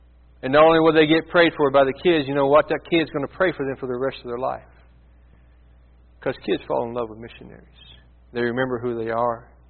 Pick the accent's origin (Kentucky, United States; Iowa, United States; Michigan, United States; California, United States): Kentucky, United States; Princeton; from my hometown of Princeton, Kentucky.